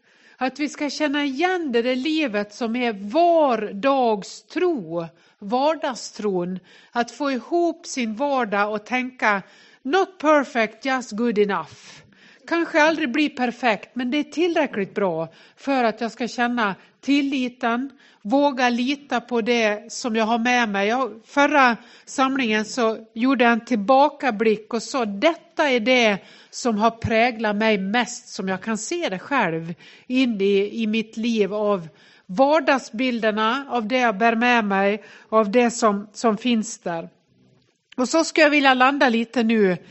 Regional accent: Nås, Dalarna County, Sweden; accent: dalmål; Jag är från Ås i Västerdalarna, för den som tänker vilket konstigt ljud. Kom och låta så här hela tiden medan jag är här. Detta är då inte, jag kan säga att det är dalmål, men det är inte nåsmål.

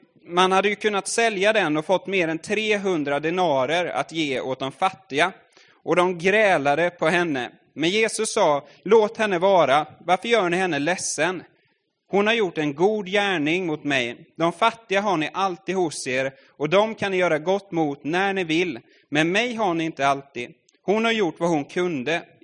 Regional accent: Furusjö, Jönköping County, Sweden; I Furusjö där jag växte upp

